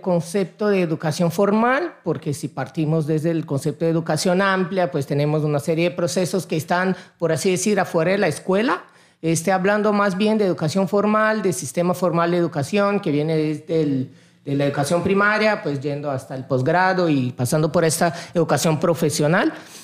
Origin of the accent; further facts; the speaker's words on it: Brasília, Federal District, Brazil; now in Mexico; Yo soy de Brasilia, que está ahí en el bioma cerrado, que es una sabana donde tenemos una gran diversidad.